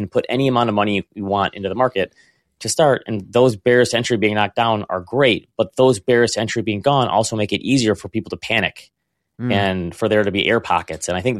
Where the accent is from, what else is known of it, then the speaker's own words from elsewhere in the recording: Michigan, United States; I'm from Michigan, so the … was a big thing for us here when they first came out.